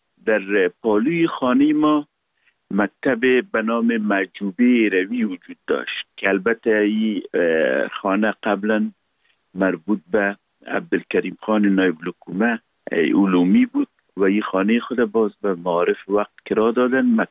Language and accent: Persian; Kabul, Afghanistan; born there; در 100 سال اخیر تقریبا دمی حدود پدر کلان و پدر فقیدم در کابل زندگی کردن و من متولد کابل هستم. در فامیل روشنفکر و منور و کارمند دولتی به دنیا آمدیم.